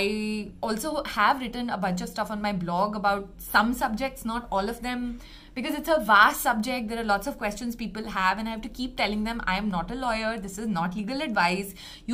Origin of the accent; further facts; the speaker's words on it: India; You know, as an Indian photographer, you don't really know what the laws are because nobody really teaches you